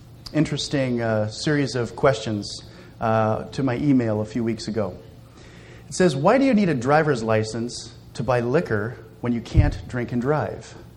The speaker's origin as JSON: {"language": "English", "town": "Chino", "region": "California", "country": "United States", "tie": "born or raised there", "said": "It's nice to be back in Chino. I grew up in Chino, graduated from Chino High School."}